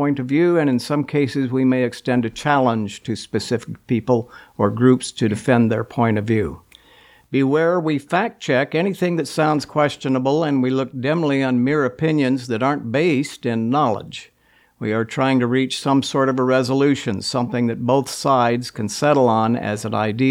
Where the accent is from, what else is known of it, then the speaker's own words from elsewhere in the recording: Oklahoma, United States; You're talking about invasive plants, and I'm from Oklahoma.